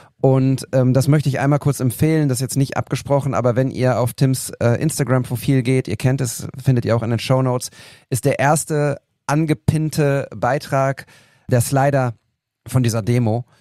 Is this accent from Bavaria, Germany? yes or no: no; Altenberge, North Rhine-Westphalia, Germany; Selbst in meinem Heimatdorf in Altenberge waren, ich weiß gar nicht, wie viel tausend Leute auf der Straße.